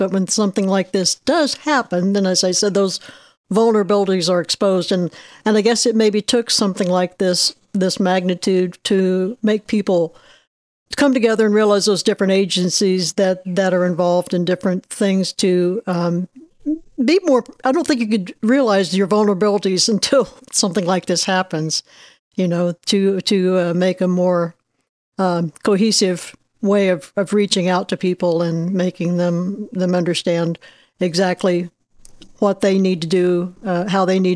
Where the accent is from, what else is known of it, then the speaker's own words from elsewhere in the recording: Mattoon, Illinois, United States; I love my town, I'm not, Mattoon's my hometown